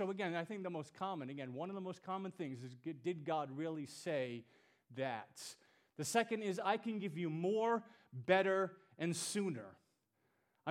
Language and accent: English; United States; just because I'm an American, just because of the way that I'm raised, well, of course I should be blessed.